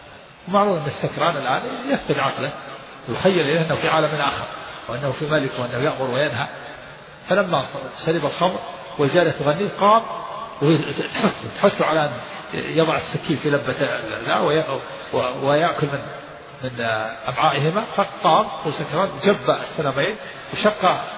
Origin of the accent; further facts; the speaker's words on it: Najd, Saudi Arabia; نحن عندنا في نجد تسقف البيوت بالخشب ويوضع الجريد